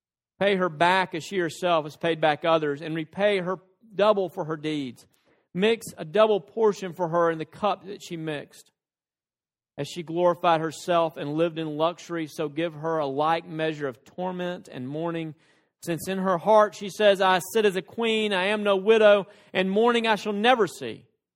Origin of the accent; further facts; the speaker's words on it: Tennessee, United States; I grew up in a place, and I say this very much to my shame, I grew up in West Tennessee.